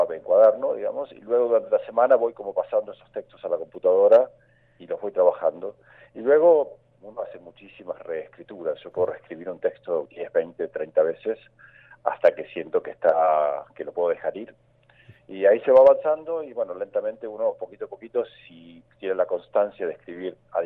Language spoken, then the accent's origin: Spanish; Patagonia, Argentina; si bien he vivido en muchas partes del mundo, como dije, en Argentina, yo me considero principalmente un patagónico, no ni siquiera patagónico, sino un patagónico del sur de la Patagonia